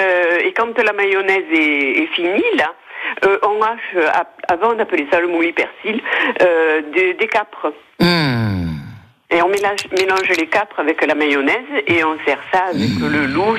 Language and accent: French; Provence-Alpes-Côte d'Azur, France; moi je suis provençale et on a toujours dit le loup.